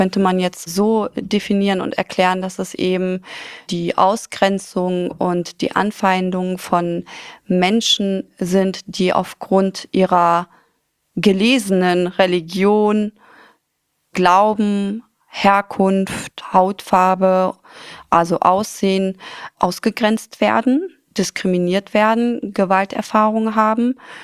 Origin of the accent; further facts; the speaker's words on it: Afghanistan; born there; German is a second language; Ich bin gebürtig aus Afghanistan. Meine Mutter ist Pakistanin, mein Vater ist Afghane.